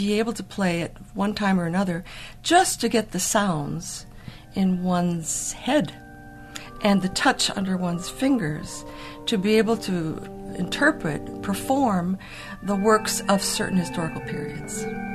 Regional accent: United States; now in Wichita, United States; I had a chance to make a difference as an American, as a woman.

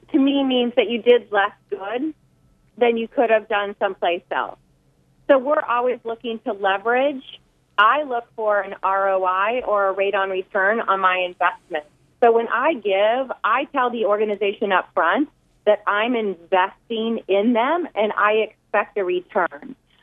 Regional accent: California, United States; now in Bay Area, United States; I grew up in Central California and then moved up to the Bay Area.

